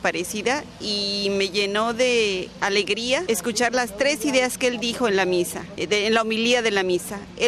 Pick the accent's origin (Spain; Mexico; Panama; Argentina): Mexico; Morelia, Michoacán; vengo de Morelia, Michoacán, México.